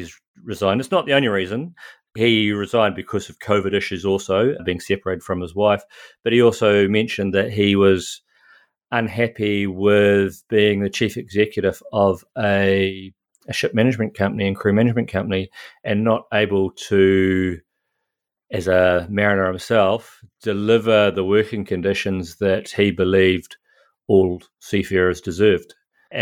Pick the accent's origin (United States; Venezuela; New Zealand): New Zealand; now in Hamburg, Germany; So I'm actually a Kiwi, a New Zealander living in Hamburg, Germany. So I've been here about 9 years now.